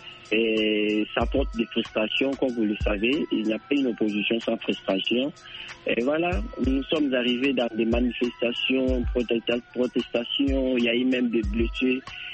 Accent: Kinshasa, DR Congo; Par exemple, le ministre chez nous à Kinshasa, ici au Congo

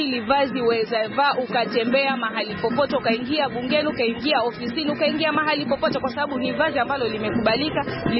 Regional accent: Rabai, Kilifi County, Kenya; mimi ni Mrabai, natoka Rabai.

